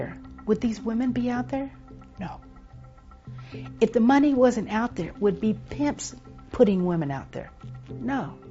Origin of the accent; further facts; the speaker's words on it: Texas, United States; I was born and raised in Texas.